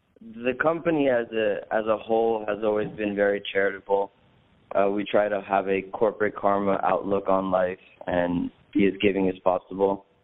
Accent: Los Angeles, California, United States; I grew up in the West Los Angeles, Hollywood area.

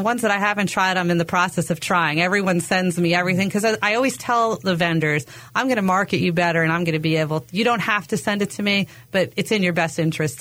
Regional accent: Long Island, New York, United States; I grew up in Long Island, New York.

